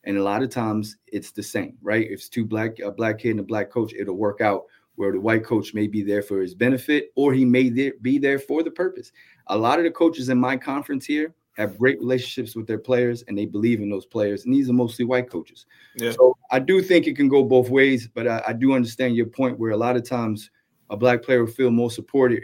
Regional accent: New Jersey, United States; Like, I'm from New Jersey. So any inner city in New Jersey, all black schools, the basketball coach is white though.

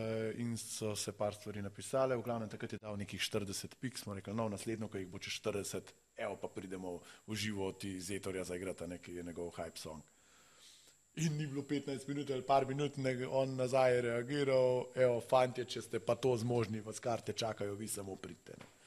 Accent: Krtina, Upper Carniola, Slovenia; Fehtarji prihajamo z Gorenjske, saj po večini, dobro, Krtina šteje pod Gorenjsko, kakor obrnemo.

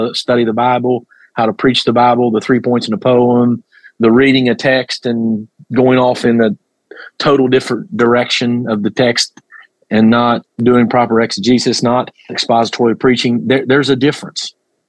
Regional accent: Appalachia, United States; growing up in Appalachia, there is a difference

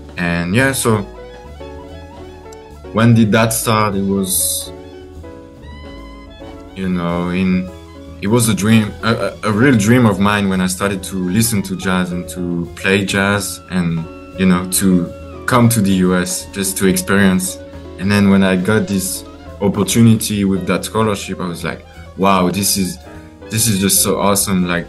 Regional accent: Grand Est, France; So I grew up in France nearby a city called Strasbourg in northeastern France, right next to Germany.

